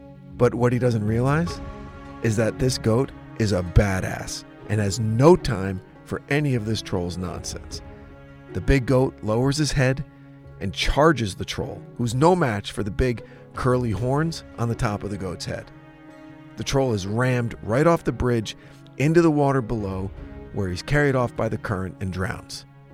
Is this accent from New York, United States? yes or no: no; New Jersey, United States; Kind of like the Deer Man, the other urban myth from my hometown in Jersey.